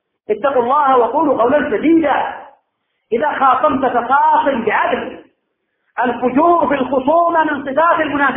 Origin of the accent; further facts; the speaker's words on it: Al Hudaydah, Yemen; مسجد أبي ذر الذي بهي السلغان عندنا في الحديدة